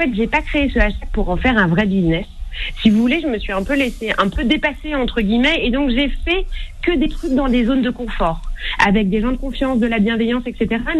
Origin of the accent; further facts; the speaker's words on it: Creil, Hauts-de-France, France; moi, je suis de Creil à la base.